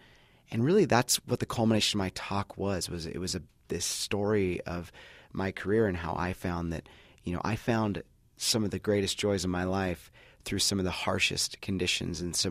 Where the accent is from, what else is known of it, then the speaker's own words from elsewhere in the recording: California, United States; You know, I grew up in the Central Coast, obviously, and I was inspired by this big, vast landscapes